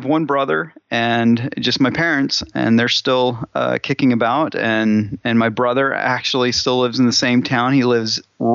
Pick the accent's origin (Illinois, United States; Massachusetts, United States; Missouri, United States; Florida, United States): Illinois, United States; Elkville; also born or lived in Phoenix; I grew up in southern Illinois, in a really tiny town called Elkville